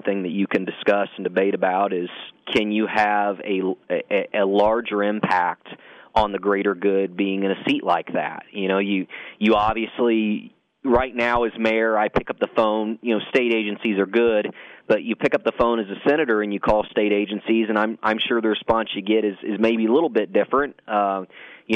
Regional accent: Frankfort, United States; But it comes down to fulfilling the promises I made for my hometown in Frankfort.

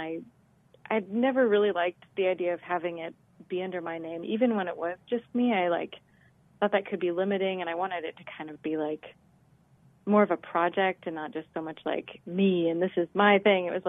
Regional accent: Olympia, Washington, United States; Yeah, I went to college out there, and I grew up in Olympia, Washington. So that whole kind of Pacific Northwest feels like home to me.

